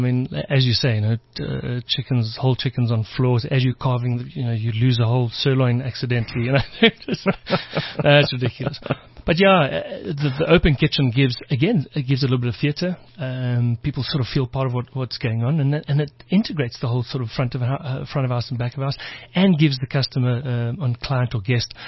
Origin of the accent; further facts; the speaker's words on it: South Africa; I would chat to the guys, and I'm from South Africa. A lot of the South African boys, it was their first Tour de France.